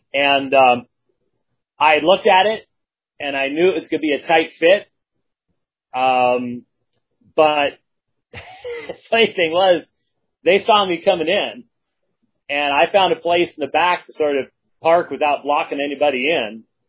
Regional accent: Phoenix, Arizona, United States; They said, where are you from? I said, Phoenix, Arizona. The heat will kill you down there.

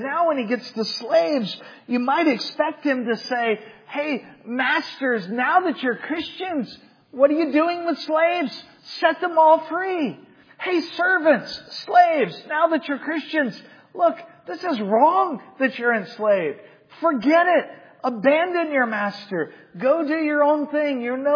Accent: Georgia, United States; I grew up in Georgia, in the South, and so clearly that's the heart of where slavery was in the U.S.

